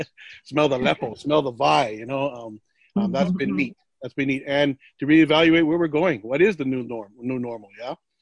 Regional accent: Hawaii, United States; As a Kanaka Maoli and as a Kanaka, yeah. As a Hawaiian and as a human being, yeah.

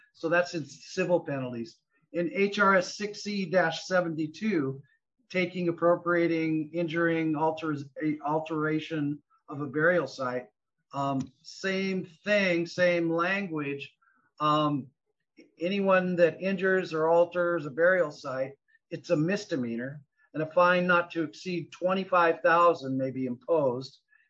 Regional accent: Hawaii, United States; I'm from Moku Okeavi.

